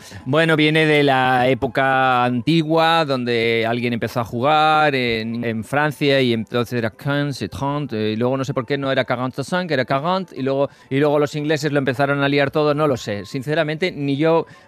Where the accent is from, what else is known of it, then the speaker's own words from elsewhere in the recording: Catalonia, Spain; Que soy catalán, tío.